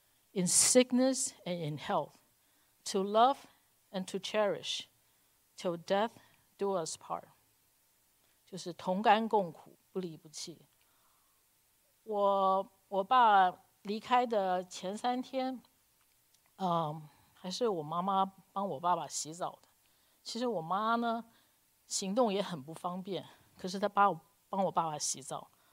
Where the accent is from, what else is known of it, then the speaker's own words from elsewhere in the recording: Taiwan; 我有个很快乐的童年在台湾，我们家里孩子多嘛，有5个，嘻嘻哈哈，打打闹闹，一起长大。